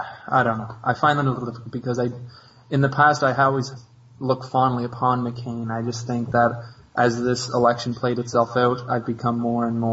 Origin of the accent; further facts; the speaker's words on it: Canada; And as a Canadian citizen who has friends in Afghanistan